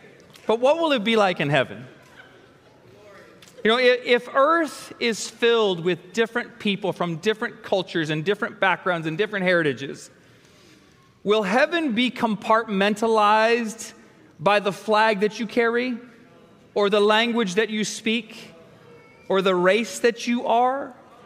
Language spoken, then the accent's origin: English; Tennessee, United States; I grew up in Northeast Tennessee on this farm right here.